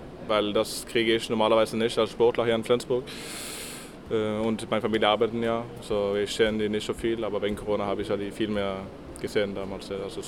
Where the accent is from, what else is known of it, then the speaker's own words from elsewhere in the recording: Western Norway, Norway; German is a second language; Das ist ein bisschen unterschiedlich, wo du herkommst in Norwegen. Aber wenn ich komme aus Westen, dann essen wir das.